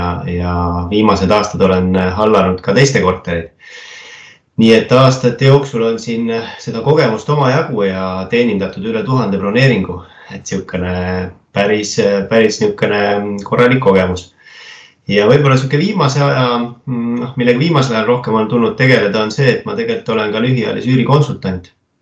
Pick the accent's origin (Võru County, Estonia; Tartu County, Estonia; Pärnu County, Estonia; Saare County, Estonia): Pärnu County, Estonia; Pärnu; ja sündinud kasvanud Pärnus, nii et siuke põline pärnakas ja Pärnu patrioot.